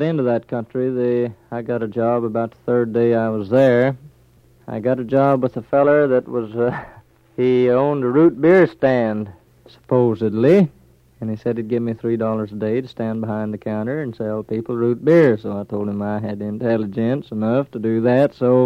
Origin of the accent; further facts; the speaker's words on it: Okemah, Oklahoma, United States; born there; 28 years, you pretty near guessed it. I was born there on July the 14th, 1912.